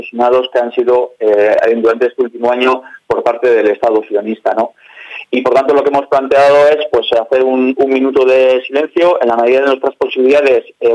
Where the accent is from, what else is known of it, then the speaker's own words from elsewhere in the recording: Guernica, Basque Country, Spain; porque somos del pueblo de Guernica